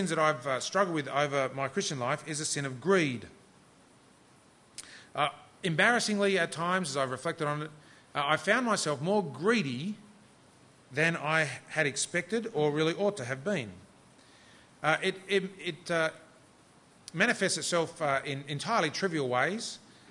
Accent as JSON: {"language": "English", "region": "New South Wales", "country": "Australia", "tie": "born or raised there", "said": "They were both immigrants to this country and arrived with nothing. And we grew up on the North Shore, but never really fitted on the North Shore."}